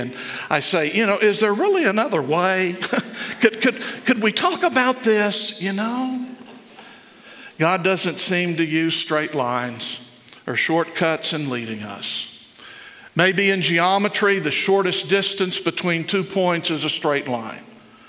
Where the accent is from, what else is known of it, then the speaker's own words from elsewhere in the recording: San Antonio, Texas, United States; I was from Texas, San Antonio. We were visiting our relatives in Amarillo.